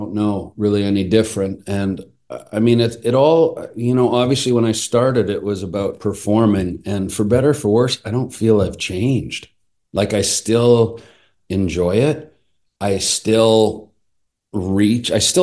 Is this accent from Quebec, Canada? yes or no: no; Calgary, Alberta, Canada; I did theater growing up in Calgary.